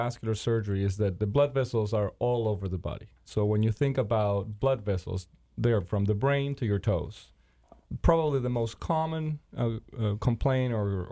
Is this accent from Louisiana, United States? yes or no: no; Pennsylvania, United States; The truth of the matter is, I come from Pennsylvania, and I make my patients walk a lot.